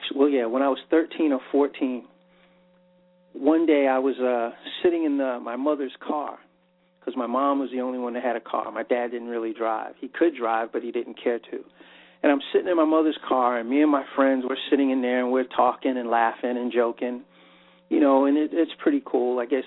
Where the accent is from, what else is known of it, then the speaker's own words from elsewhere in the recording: New York City, New York, United States; I was an inner city kid growing up in New York, spent a lot of time in the Bronx and stuff like that.